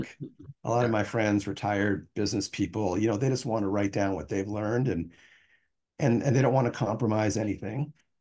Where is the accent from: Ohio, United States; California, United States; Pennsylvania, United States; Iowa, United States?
California, United States; I grew up in California, so I heard all about the Golden State Strangler, right?